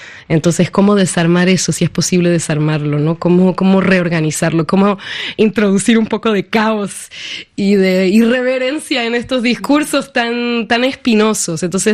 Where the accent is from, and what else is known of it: Chile; born or raised there; also born or lived in Peru; now in Leipzig, Germany